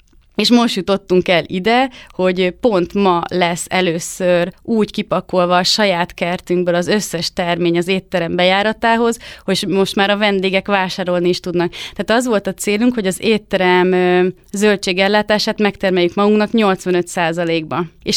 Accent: Bács-Kiskun, Hungary; mert mi is Alföldön nőttünk föl, Kalocsaján, Kiskunfélegyházi

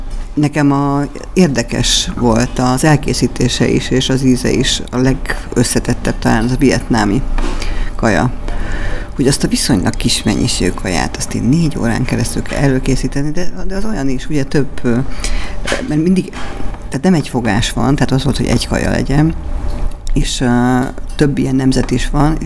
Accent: Halásztelek, Pest, Hungary; én gyerekkoromban Halásztelken is laktam az agglomerációban, ahol bulgár kertészek éltek akkoriban

